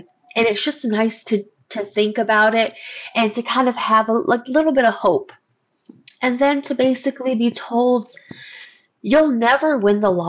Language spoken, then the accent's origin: English; New Jersey, United States; born there; I was born in New Jersey, so she has ties to the East Coast.